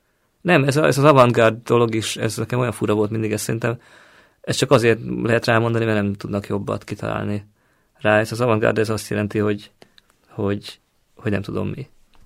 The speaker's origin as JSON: {"language": "Hungarian", "town": "Makó", "region": "Csongrád-Csanád", "country": "Hungary", "tie": "born or raised there", "said": "ez ott Makón van a nagyapámék házában, ahol én felnőttem."}